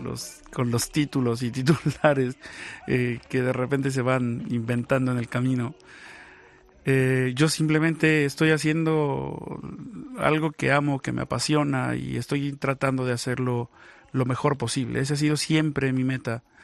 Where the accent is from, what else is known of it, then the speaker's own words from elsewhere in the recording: Xalapa, Veracruz, Mexico; Soy originario de Xalapa, Veracruz, de una familia de clase media.